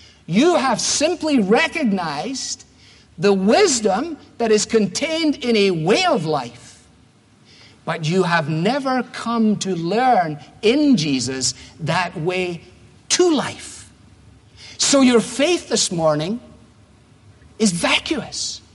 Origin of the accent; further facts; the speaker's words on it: United States; it kind of reinforces family, and I'm American, and I think family is important